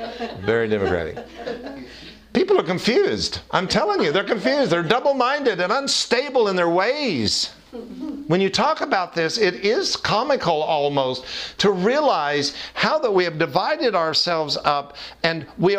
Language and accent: English; the South, United States; I was raised in the South, with a father who not only did not believe Catholics were Christians